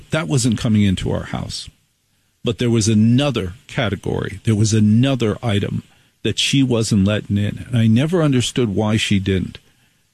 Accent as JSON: {"language": "English", "region": "New Jersey", "country": "United States", "tie": "born or raised there", "said": "I grew up in New Jersey."}